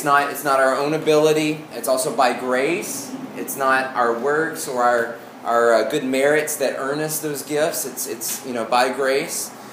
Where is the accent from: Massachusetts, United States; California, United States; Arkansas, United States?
Arkansas, United States; accent: Arkansas; My Arkansas accent came out this morning. I was born and raised in Arkansas, so it comes out, the really thick comes out occasionally.